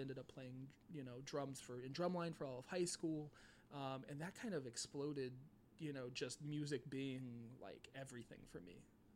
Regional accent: Phoenix, Arizona, United States; also born or lived in Tucson; I was, yeah. I born and raised in Phoenix. I lived in Tucson for a couple of years, but I've spent all of my 30 years of existence in the state of Arizona, and 28 of which specifically in Phoenix, West Phoenix.

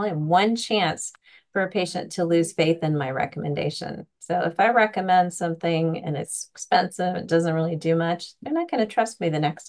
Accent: Los Angeles, California, United States; I'm from Los Angeles, California, and I trained here at UCLA.

